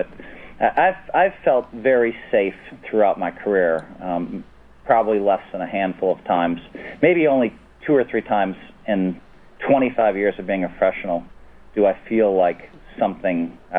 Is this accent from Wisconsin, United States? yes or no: yes; Madison, Wisconsin, United States; I didn't know anybody. I was from Madison, Wisconsin.